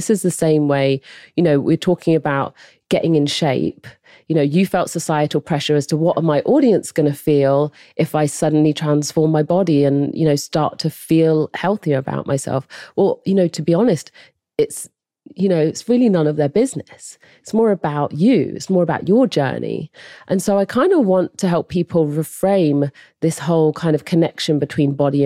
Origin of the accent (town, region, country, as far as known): England, United Kingdom